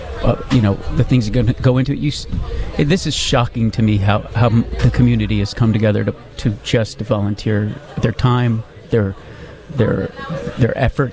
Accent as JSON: {"language": "English", "region": "Connecticut", "country": "United States", "tie": "born or raised there", "said": "You know, I grew up in Connecticut before I lived here, and so when Sandy Hook happened, I was involved in a lot of things there."}